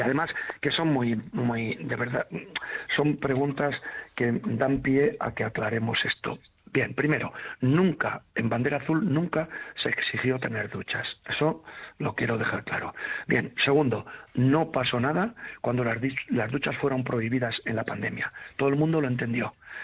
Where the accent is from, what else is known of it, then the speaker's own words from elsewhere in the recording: Galicia, Spain; Los españoles somos solidarios, los gallegos somos solidarios